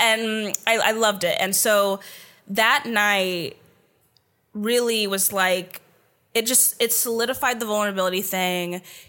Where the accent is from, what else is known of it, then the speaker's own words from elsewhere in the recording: Vancouver, British Columbia, Canada; that is why I think I wanted to leave my hometown of Vancouver.